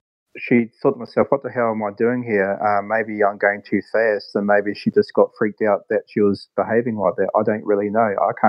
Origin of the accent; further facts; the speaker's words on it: New Zealand; born there; She lives in New Zealand, and I was born in New Zealand, so it's no problem for me to go there for, say, 4 weeks holiday and meet her.